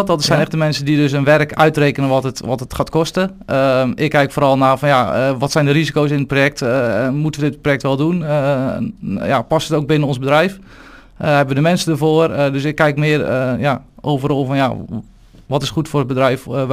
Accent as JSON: {"language": "Dutch", "town": "Krimpen aan den IJssel", "region": "South Holland", "country": "Netherlands", "tie": "born or raised there", "said": "Ik ben 30 jaar geleden geboren hier in Krimpen aan de IJssel. Dus dat, geboren en getogen Krimpenaar. Heel mijn leven ook in Krimpen gewoond."}